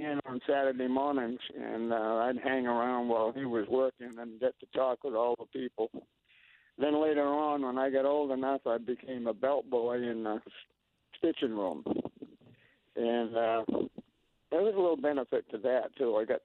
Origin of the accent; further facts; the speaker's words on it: Lebanon, Maine, United States; also born or lived in Milton, New Hampshire / Rochester, New Hampshire; Right here in Lebanon, Maine, Milton, New Hampshire, Rochester, New Hampshire. My great-grandfather settled in Berwick, Maine.